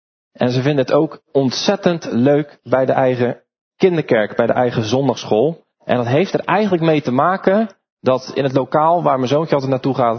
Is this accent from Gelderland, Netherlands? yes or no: no; Dordrecht, South Holland, Netherlands; Ik kom uit Dordrecht.